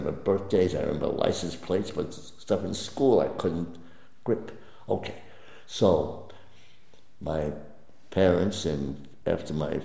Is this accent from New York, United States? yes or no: yes; Patchogue, New York, United States; also born or lived in Bronx; I was born in Lenox Hill Hospital in the city, New York, and for 3 years I lived in the Bronx